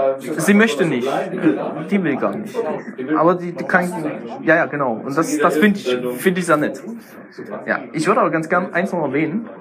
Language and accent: German; Saxony, Germany; born there; now in Heilbronn, Germany; fast 28, gebürtiger Vogtländer, mittlerweile im Schwaben angekommen, in Heilbronn.